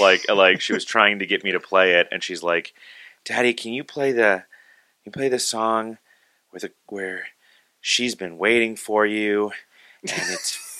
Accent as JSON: {"language": "English", "town": "Maplewood", "country": "United States", "also_born_or_lived": "San Antonio / Albuquerque", "said": "So Maplewood, originally. So I'm not too far from here."}